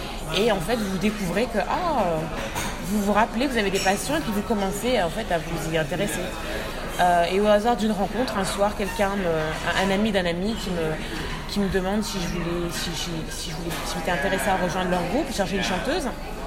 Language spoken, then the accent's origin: French; Toulouse, Occitanie, France; also born or lived in La Réunion; ma mère est de la Réunion et mon père est du Congo. Et je suis née à Toulouse et j'ai grandi entre Toulouse et La Réunion. Et ensuite, je suis allée à Paris quand j'avais 16-17 ans.